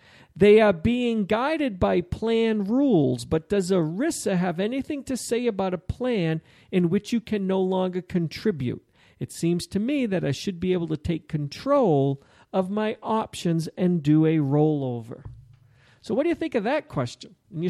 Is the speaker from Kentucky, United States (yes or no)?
yes; Kentucky, United States; It borders my home state of Kentucky. West Virginia is basically an extension of Eastern Kentucky.